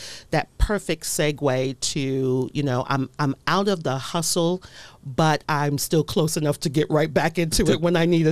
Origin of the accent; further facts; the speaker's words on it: Bronx, New York, United States; now in Harford County, United States; I am from the Bronx. Bronx, New York. Yes. Bronx girl.